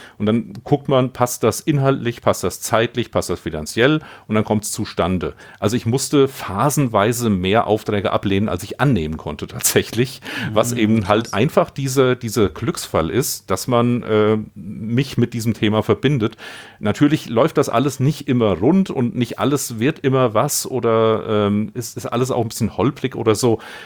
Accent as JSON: {"language": "German", "region": "Hesse", "country": "Germany", "tie": "born or raised there", "said": "das ist hier der Vogelsberg, das ist quasi das Mittelgebirge, genau mitten in Hessen, zwischen Gießen und Fulda und Frankfurt und Kassel und hier das Dorf, wo ich wohne, wieder, das ist das Dorf, wo ich aufgewachsen bin"}